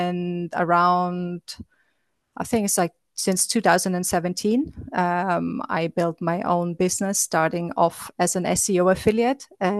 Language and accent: English; Austria; English is a second language; now in Malta; So originally I'm from Austria